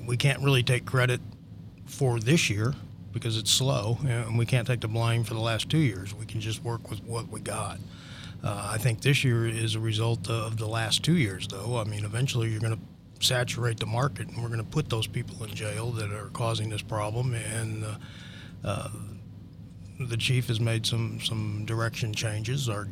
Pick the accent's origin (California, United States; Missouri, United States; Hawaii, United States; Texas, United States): Missouri, United States; St. Louis; moved away; No, I'm from St. Louis. That's where I claim to have grown up. I came here in 1982.